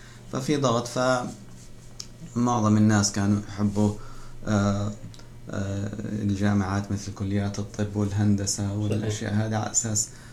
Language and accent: Arabic; Palestine; معظم في فلسطين، إحنا من فلسطين بالذات مع صعوبة الظروف يعني والحروب